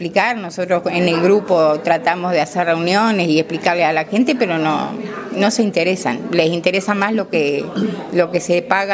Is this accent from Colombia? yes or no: no; Paso de la Cadena, Canelones, Uruguay; De paso de la cadena, ruta 64, kilómetro 8, departamento de Canelones. Estamos a 12 kilómetros de la capital de Canelones. Y bueno, ahí era una zona típicamente lechera